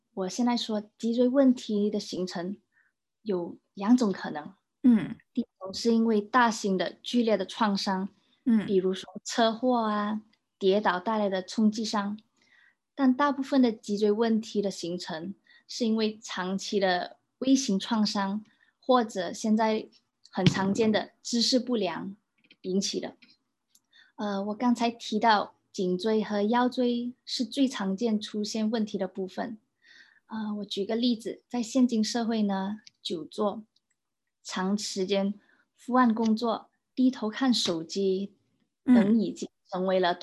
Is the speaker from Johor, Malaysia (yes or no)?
no; Kuala Lumpur, Federal Territory of Kuala Lumpur, Malaysia; moved away as an adult; now in Melbourne, Australia; 我来自马来西亚吉隆坡。我高中毕业后呢，就进入了马来西亚国际医药大学读急救矫正专业。那2018年呢，我来到了墨尔本